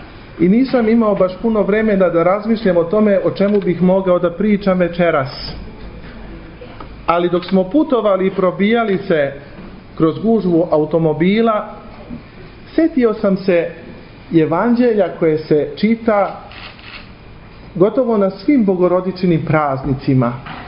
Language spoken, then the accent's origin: Serbian; Belgrade, City of Belgrade, Serbia; vama se zahvaljujem što ste me pozvali u moj rodni grad. Moram priznati da dugo nisam bio u Beogradu